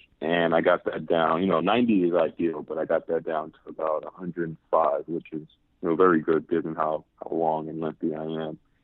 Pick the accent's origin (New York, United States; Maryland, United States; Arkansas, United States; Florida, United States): New York, United States; Harlem; So I attribute a lot of, you know, my ball handling just growing up in Harlem.